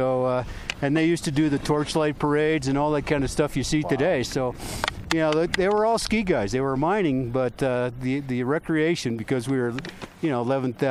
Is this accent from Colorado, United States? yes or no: yes; Climax, Colorado, United States; I grew up in Climax. My dad was a mining engineer, came out after the war seeking fame and fortune, and ended up there. So, we were born up there.